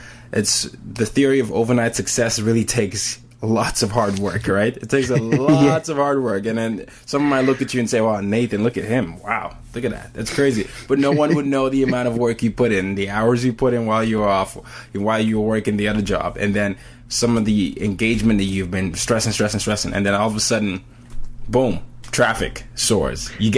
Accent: Nigeria; now in New York, United States; I'm a Nigerian living in New York, and you're in Australia, right?

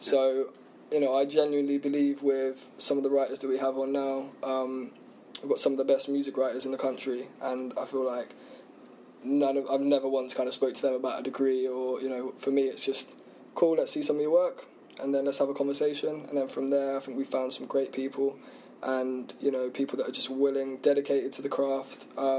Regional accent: South East England, United Kingdom; I grew up on the Isle of Wight. Mm. So again, that's it's very kind of starved of opportunities. My mum was a waitress, my dad was a bricklayer.

